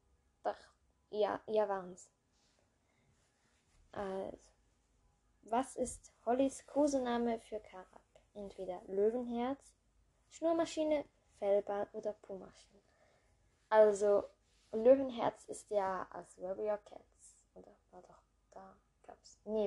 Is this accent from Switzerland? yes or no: yes; Switzerland; Ich war gerade verwirrt, weil ich komme ja aus der Schweiz. Da wären das 50 Rappen, 25 Rappen, 1 Franken und 2 Franken.